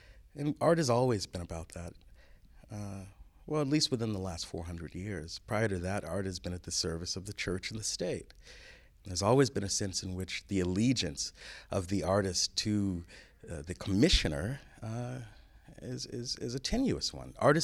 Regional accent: Los Angeles, California, United States; I grew up in South Central Los Angeles, where these things were not only acted upon others, but acted upon myself, upon me.

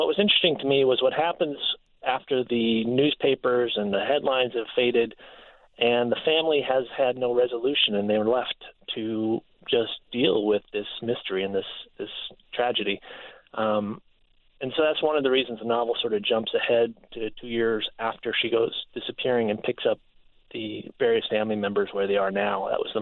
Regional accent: Midwest, United States; I'm a Midwesterner, so the mountains are kind of a big, exciting deal to me

